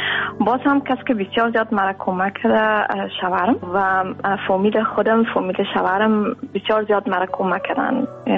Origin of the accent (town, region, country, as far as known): Kabul, Afghanistan; now in Netherlands